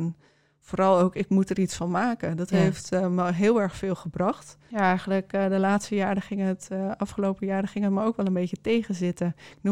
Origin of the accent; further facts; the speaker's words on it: Groningen, Netherlands; En ik kom uit Groningen. Dus misschien lag het aan de Groningse nuchterheid.